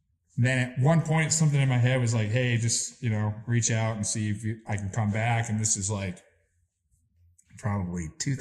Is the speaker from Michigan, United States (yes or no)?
yes; Ann Arbor, Michigan, United States; born there; also born or lived in Big Rapids; Yeah, I was born in Ann Arbor. I lived up in Big Rapids for a while, but mostly this area.